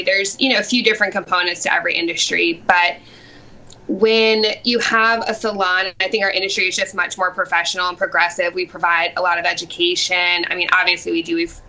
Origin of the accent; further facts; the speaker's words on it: Norfolk, Virginia, United States; So I'm a local. I grew up in Norfolk, Virginia, which is just one of the seven cities, you know, part of Chesapeake.